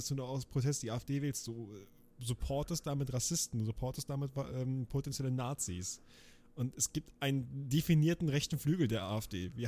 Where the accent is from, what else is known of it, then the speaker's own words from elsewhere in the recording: Berlin, Germany; als Berliner habe ich insgesamt 6 Kreuze gelegt.